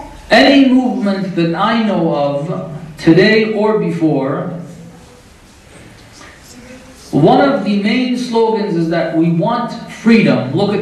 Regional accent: United States; Again, I'm from America, so I can say this about my country.

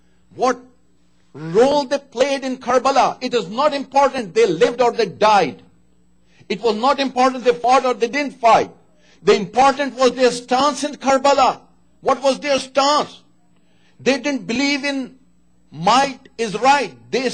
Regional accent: Pakistan; Play a role as a Pakistani, as a Shia, and as the followers of Islam.

